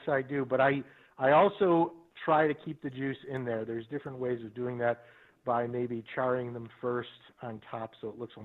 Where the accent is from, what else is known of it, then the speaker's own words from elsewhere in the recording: Buffalo, New York, United States; born there; And I was born in Buffalo, New York.